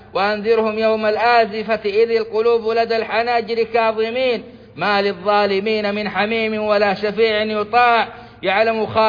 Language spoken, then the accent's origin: Arabic; Saudi Arabia; ما زالت جائحة كورونا لم تنتهي من بلادنا السعودية ولا من غيرها من البلدان